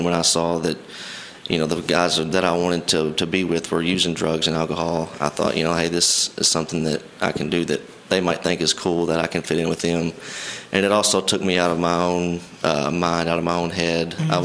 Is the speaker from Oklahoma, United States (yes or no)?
no; Henderson, Kentucky, United States; I am from Henderson, Kentucky. I grew up in Henderson my whole life.